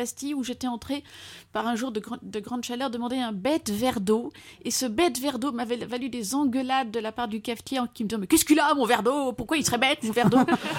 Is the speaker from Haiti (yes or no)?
no; Belgium; je rappelle à toute occasion que je suis belge